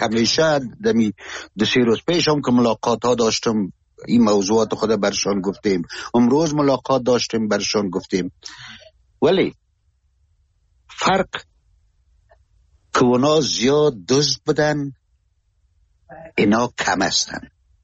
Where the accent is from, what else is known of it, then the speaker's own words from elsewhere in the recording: Kabul, Afghanistan; من از کابل هستم